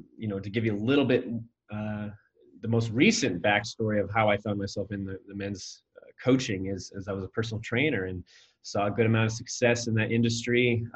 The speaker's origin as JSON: {"language": "English", "region": "Montana", "country": "United States", "tie": "born or raised there", "said": "I established my identity around that party lifestyle when I was a early teenager growing up in Montana."}